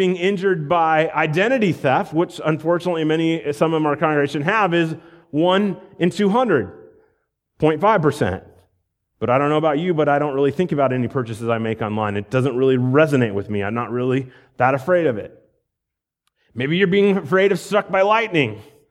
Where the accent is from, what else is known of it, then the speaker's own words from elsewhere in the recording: Iowa, United States; and I grew up in Iowa, and we went hiking in Montana